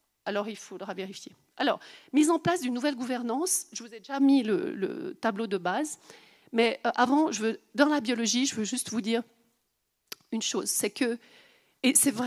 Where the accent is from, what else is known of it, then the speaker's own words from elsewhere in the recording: Switzerland; moi je ne valide pas en tant que Suisse